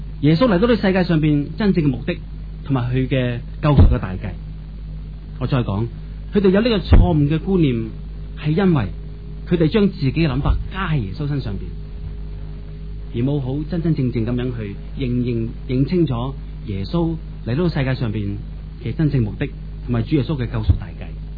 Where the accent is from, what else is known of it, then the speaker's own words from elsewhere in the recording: Hong Kong; 我想这个都是我们香港人一些的生活的态度